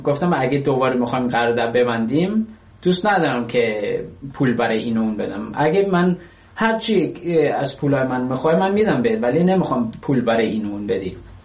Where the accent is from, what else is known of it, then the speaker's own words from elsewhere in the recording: Iran; moved away; من زود از ایران اومدم بیرون